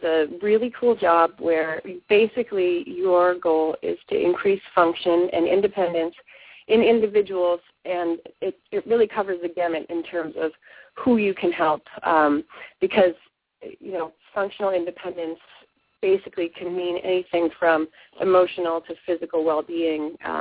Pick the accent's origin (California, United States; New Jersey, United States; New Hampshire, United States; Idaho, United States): New Hampshire, United States; or I'm originally from the East Coast, and nothing like we got in New Hampshire.